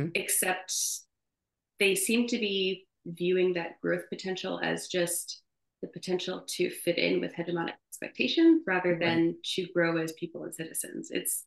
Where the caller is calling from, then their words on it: California, United States; So I am reading this from California, where there's been a big push for universal pre-K, universal early childhood.